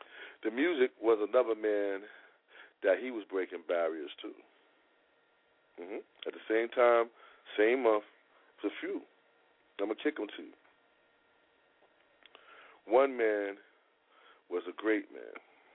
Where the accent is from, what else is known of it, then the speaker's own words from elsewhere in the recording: New York, United States; that's surprising because I'm from New York and I'm a Yankee fan